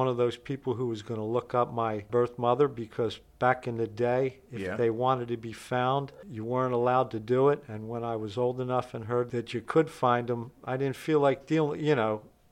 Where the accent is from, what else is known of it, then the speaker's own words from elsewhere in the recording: Ewing, New Jersey, United States; I grew up in Ewing, a suburb right outside of Trenton.